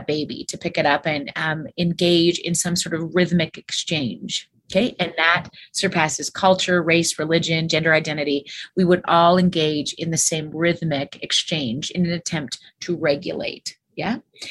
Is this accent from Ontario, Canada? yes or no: no; Alberta, Canada; I'm from Alberta in a farm town, so cows are always on my head.